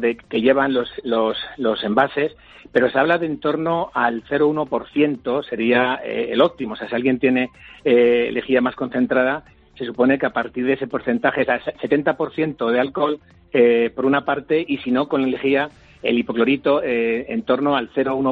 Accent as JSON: {"language": "Spanish", "country": "Germany", "tie": "born or raised there", "said": "quizás porque me crié en Alemania y allí lo viví"}